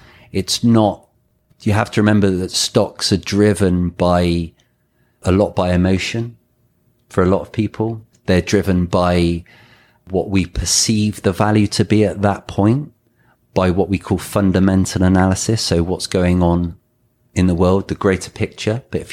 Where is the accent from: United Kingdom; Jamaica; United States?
United Kingdom; of course, we're British.